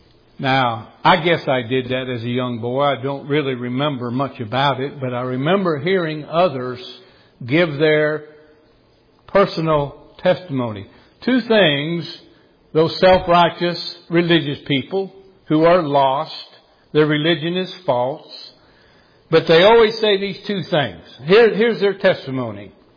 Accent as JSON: {"language": "English", "region": "Rocky Mountains", "country": "United States", "tie": "born or raised there", "said": "I grew up out in the Rocky Mountains, and I grew up in a very religious family. I grew up in what is called Mormonism."}